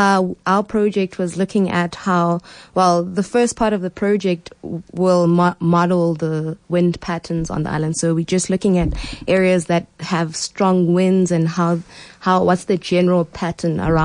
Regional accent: Middelburg, Mpumalanga, South Africa; I grew up in Middelburg. If you know it, you know it's a mining area

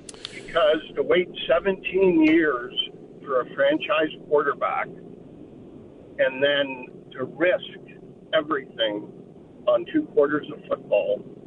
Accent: Kitchener, Ontario, Canada; I'm actually from Kitchener, Ontario, Canada.

